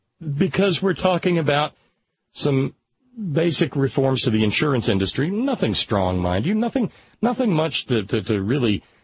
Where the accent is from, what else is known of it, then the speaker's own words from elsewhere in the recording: the South, United States; Remember, I'm a Southerner.